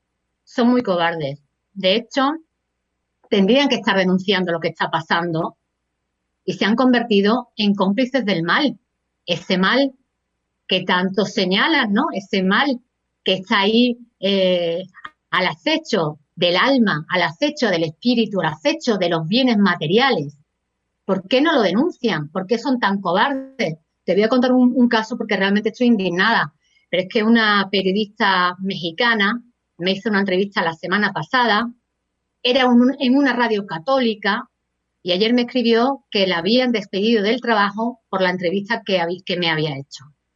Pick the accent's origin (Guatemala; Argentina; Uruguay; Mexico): Uruguay; Que afortunadamente lo recupera Uruguay y eso pues hizo que se publicase después en mi país, ¿no?